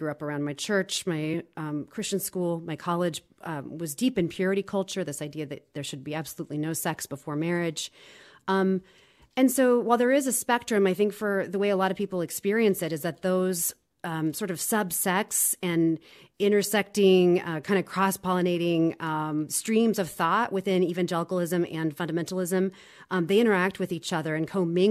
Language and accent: English; Midwest, United States; maybe that's because I'm from the Midwest and I think the South would have been much this way.